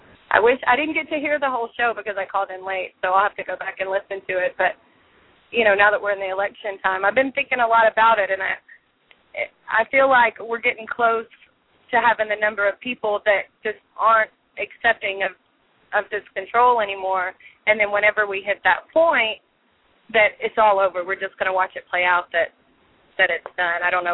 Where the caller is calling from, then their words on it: Houston, Texas, United States; I'm calling from Houston.